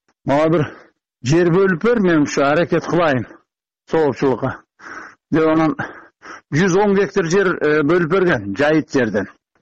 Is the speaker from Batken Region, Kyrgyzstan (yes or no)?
no; Karagylja, Jalal-Abad Region, Kyrgyzstan; Өзүм туулуп өскөн жакка, Карагылжага, өзү Жалал Абадта турам да.